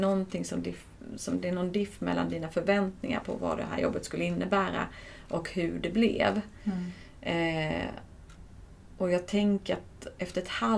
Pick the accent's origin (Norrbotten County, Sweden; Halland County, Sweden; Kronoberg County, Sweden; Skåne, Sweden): Kronoberg County, Sweden; Älmhult; Jag kommer från Älmhult, IKEA kommer ifrån.